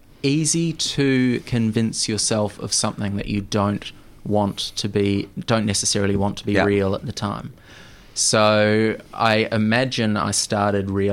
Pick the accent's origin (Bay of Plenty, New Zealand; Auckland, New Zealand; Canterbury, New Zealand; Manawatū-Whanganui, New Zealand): Canterbury, New Zealand; Christchurch; growing up in Christchurch, it's a very rugby-based community.